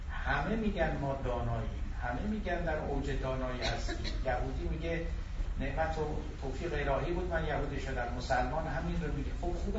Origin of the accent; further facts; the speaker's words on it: Iran; وقتی میدیدن و میدانستن که ما ایرانی هستیم